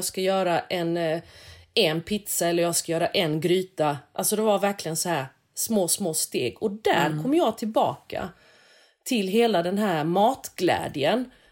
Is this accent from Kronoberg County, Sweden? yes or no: yes; Växjö, Kronoberg County, Sweden; moved away as an adult; Jag lagade inte så mycket mat när jag bodde hemma i Växjö, men jag flyttade när jag var 19 för att plugga i Lund.